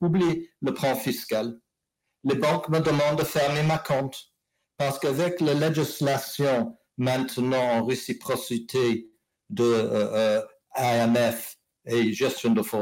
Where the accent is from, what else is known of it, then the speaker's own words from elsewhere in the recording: United Kingdom; accent: English; French is a second language; Moi, j'ai, vous écoutez mon petit accent anglais, et j'ai une carte de séjour de 10 ans